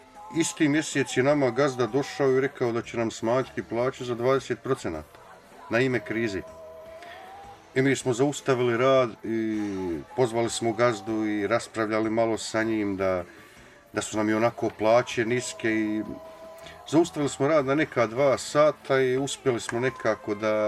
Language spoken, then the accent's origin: Bosnian; Bosnia & Herzegovina; Znači, mi smo došli tamo iz Bosne, i gdje god dođemo, mi smo jedni drugim najbliži